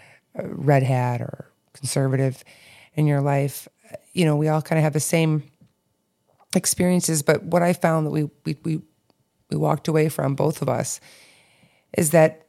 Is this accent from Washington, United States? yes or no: no; Michigan, United States; now in Chicago, United States; I went back to where I grew up in Midwest in Michigan a few weeks ago